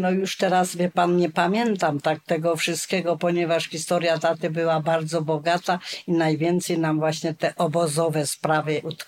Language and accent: Polish; Jarocin, Greater Poland Voivodeship, Poland; Oboje rodzice pochodzą z Wielkopolski, ale tato z Jarocina, a mama z Dolska, powiat Śrem.